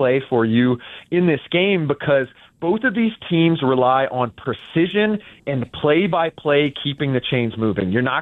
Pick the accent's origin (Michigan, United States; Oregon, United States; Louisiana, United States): Louisiana, United States; Lake Charles; I'm from Lake Charles.